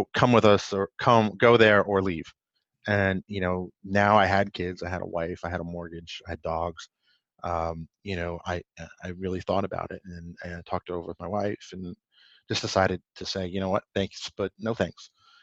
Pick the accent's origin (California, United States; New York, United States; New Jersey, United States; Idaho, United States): New York, United States; New York City; I grew up in New York City and you know, not a bad area, not the best area